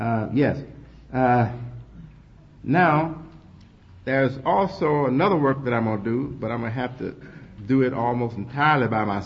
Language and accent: English; Chicago, Illinois, United States; We're from Chicago. We love the weather today.